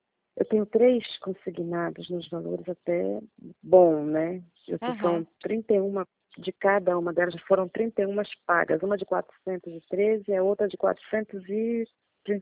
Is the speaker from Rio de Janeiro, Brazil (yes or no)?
yes; Rio de Janeiro, Brazil; moved away; eu sou carioca, né? Mas moro aqui já há 14 anos.